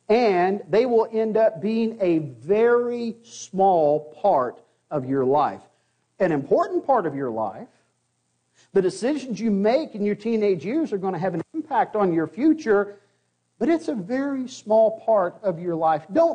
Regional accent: Arkansas, United States; I was growing up in Arkansas.

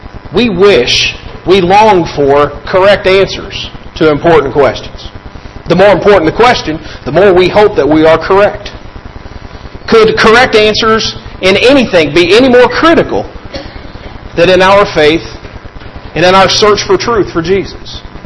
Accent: Kentucky, United States; also born or lived in Indiana; I'm from Kentucky, but I've almost spent more time in Indiana than I have been in Kentucky.

